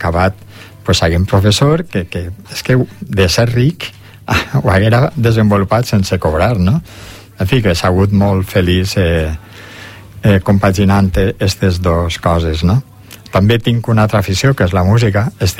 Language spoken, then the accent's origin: Catalan; Oliva, Valencian Community, Spain; Sí, sí, sí, sí, sí, soc d'Oliva, sí, de tota la vida. I amb molt d'orgull i sempre he volgut viure allí, no?